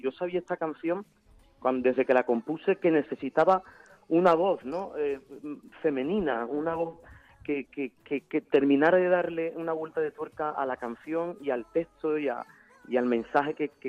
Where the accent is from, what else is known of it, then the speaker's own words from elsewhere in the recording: Andalusia, Spain; now in Madrid, Spain; una paisana en la que creo muchísimo, en su voz y en su talento, y que le ha dado a … un toque pues más de mi esencia, de mi tierra, ¿no? Y a pesar de que llevemos en Madrid más de 20 años viviendo, me gusta seguir dejando esa raíz del pop de un andaluz.